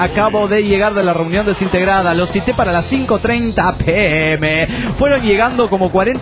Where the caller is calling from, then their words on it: Oaxaca, Mexico; de Oaxaca, México